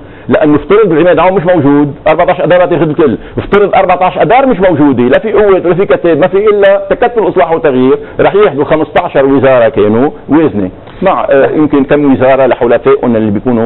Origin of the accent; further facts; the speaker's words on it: Lebanon; انا كمواطن لبناني عادي ما بشتغل بردات الفعل